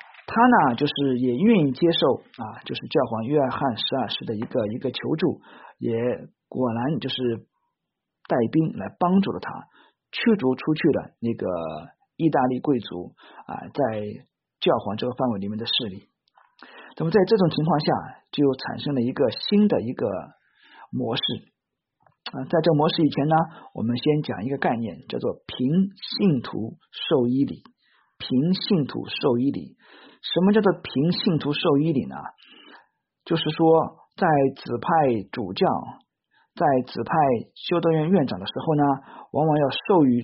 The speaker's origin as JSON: {"language": "Chinese", "country": "China", "said": "有点类似于我们中国人的春秋战国那个时期。"}